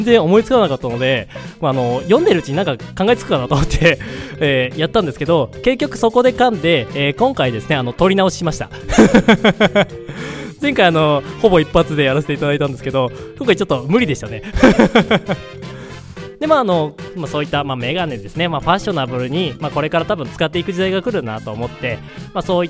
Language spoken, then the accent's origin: Japanese; Hokkaido, Japan; 私北海道出身